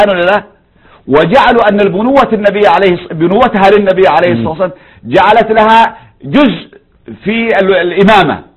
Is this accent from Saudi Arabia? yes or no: no; Yemen; عندنا في اليمن